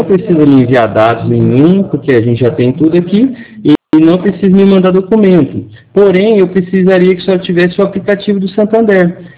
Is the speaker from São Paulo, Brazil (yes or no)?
no; Cornélio Procópio, Paraná, Brazil; eu sou de Cornélio Procópio, Paraná.